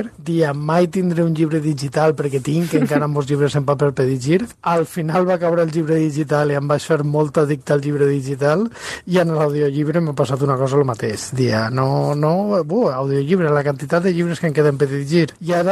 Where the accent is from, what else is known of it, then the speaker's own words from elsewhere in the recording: Valencian Community, Spain; accent: Valencian; parle jo en el meu accent, que quan parlo en castellà és molt fàcilment reconeixible que soc valencià